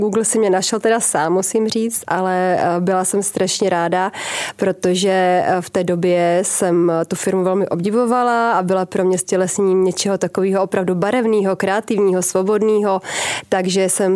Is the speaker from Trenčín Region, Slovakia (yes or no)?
no; Prešov, Prešov Region, Slovakia; Já jsem z východního Slovenska, pocházím z Prešova a pořád jako jsem měla pocit, že to Slovensko je pro mě malý. A když jsem dostudovala vysokou školu, tak jsem si zabalila baťužek a jela jsem do Prahy